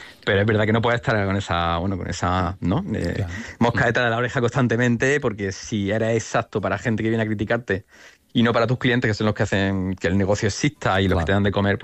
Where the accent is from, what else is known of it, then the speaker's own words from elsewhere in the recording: Andalusia, Spain; recordando un poco mi origen andaluz y a mi tierra.